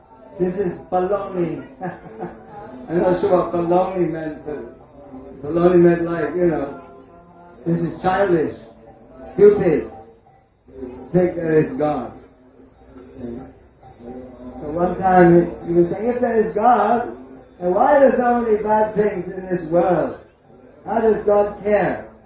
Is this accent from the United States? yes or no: no; England, United Kingdom; born there; I was born in England, and my father was a staunch disbeliever.